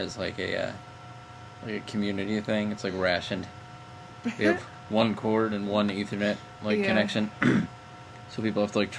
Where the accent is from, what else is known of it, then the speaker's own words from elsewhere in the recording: United States; Oh, for us, we're from Jersey and Pennsylvania.